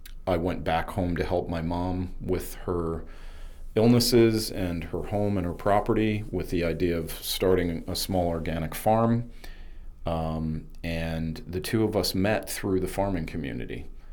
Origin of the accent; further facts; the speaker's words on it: White Sulphur Springs, New York, United States; I'm from the Catskill Mountain region in a little town called White Sulphur Springs, New York, outside of part of Liberty, New York.